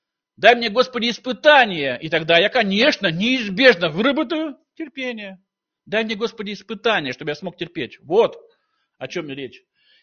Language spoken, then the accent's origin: Russian; Siberia, Russia; Ну и мы так тоже сибиряки. Мы очень терпеливы, правда?